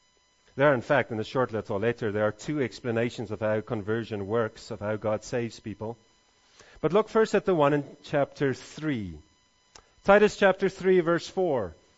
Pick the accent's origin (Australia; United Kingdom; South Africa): South Africa; Mpumalanga; born there; accent: mixed; first language Afrikaans; English is a second language; I was born in the Oost-Transvaal, so I'm actually Afrikaans, to Canadian parents, so I never learned South African English because they shot the English. So my English is a combination of 1970s Canadian. I spent a few years in the States as well